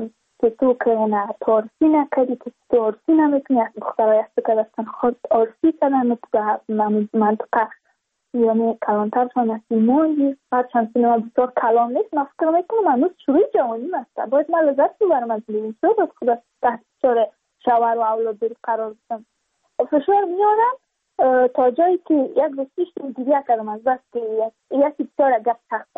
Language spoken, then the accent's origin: Persian; Badakhshan, Afghanistan; ما از بدخشان هستیم، یعنی منطقای دور دستش